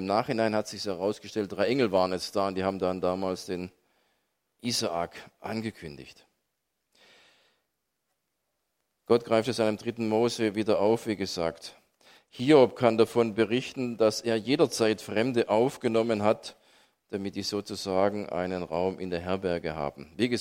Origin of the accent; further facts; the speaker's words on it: Großsachsenheim, Baden-Württemberg, Germany; als Zehnjähriger, wo ich so, also da in Großsachsenheim da aufgewachsen bin